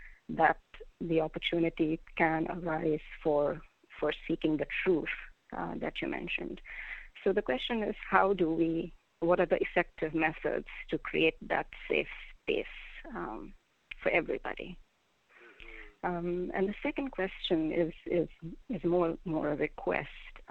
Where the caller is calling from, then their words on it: California, United States; I'm calling from Southern California.